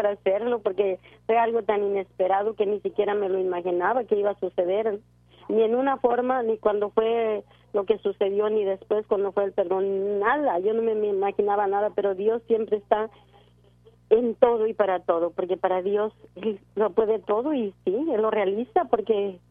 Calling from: Chicago, Illinois, United States; De Chicago.

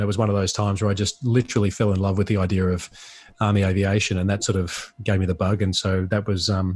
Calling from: Singapore; I'm calling from Singapore tonight.

